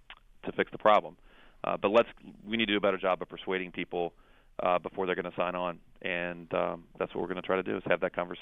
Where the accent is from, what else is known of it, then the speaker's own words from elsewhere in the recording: Kenton, Kentucky, United States; also born or lived in Campbell; I was born in a hospital in Campbell. I grew up in Kenton, and now I live in Boone.